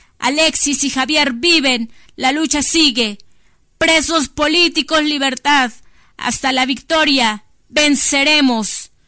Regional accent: Atenco, State of Mexico, Mexico; A mi pueblo, Atenco

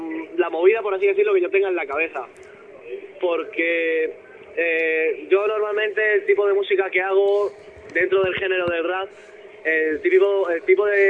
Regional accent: Getafe, Community of Madrid, Spain; Sí, soy madrileño. Soy pero de Getafe.

